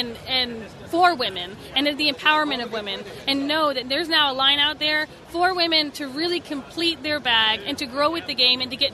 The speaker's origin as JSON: {"language": "English", "town": "Ocala", "region": "Florida", "country": "United States", "tie": "born or raised there", "said": "It's the first LPGA event of the 2015 season, right there in Ocala, Florida, my hometown."}